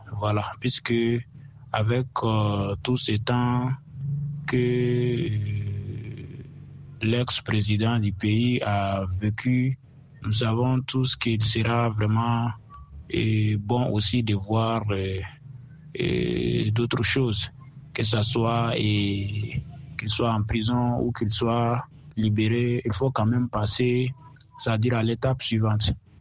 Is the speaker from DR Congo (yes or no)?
no; Mali; C'est tout chez nous, au Mali.